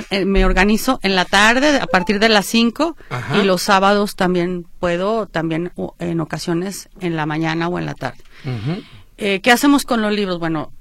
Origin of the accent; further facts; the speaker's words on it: Guadalajara, Jalisco, Mexico; es una manera de regresar a Guadalajara, a mi ciudad. Yo soy tapatía, mis papás también